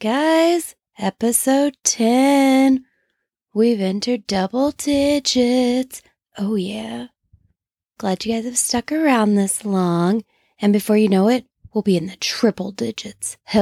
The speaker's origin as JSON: {"language": "English", "country": "United States", "said": "Forgive me, I'm an American. I'm not used to saying meters."}